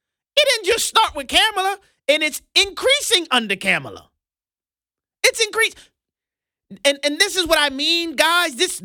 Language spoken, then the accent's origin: English; New Orleans, Louisiana, United States; growing up in New Orleans, I never saw a Republican campaign for anything.